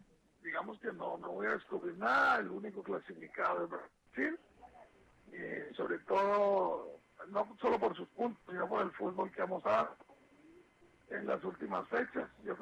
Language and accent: Spanish; Medellín, Antioquia, Colombia; hoy me encuentro en mi país, en Medellín, Colombia, de vacaciones, visitando a mi familia.